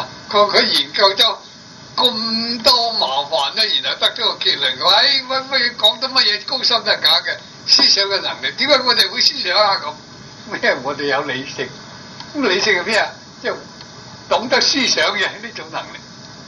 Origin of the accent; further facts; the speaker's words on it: China; 我哋中国人啊，又系独断论喎